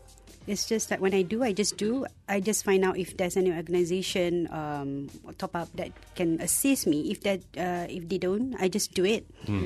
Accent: Malaysia; As a Malaysian, we have to change our habit, how we eat.

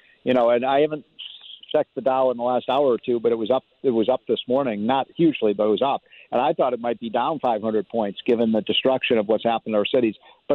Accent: Chicago, Illinois, United States; now in Washington, D.C., United States; I grew up in Chicago and I live in Washington, D.C.

